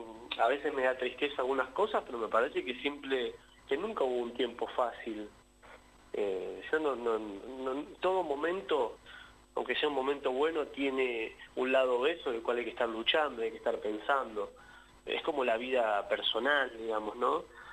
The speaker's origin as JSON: {"language": "Spanish", "country": "Bolivia", "lives_now": "La Plata, Argentina", "said": "somos un grupo de una comunidad que nos juntamos acá, que venimos de Bolivia, estamos trabajando en la ciudad de La Plata."}